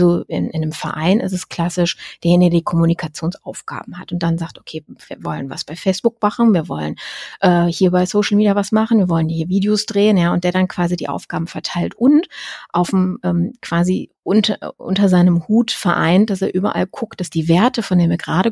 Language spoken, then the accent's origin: German; Düsseldorf, North Rhine-Westphalia, Germany; Ich komme ja aus Düsseldorf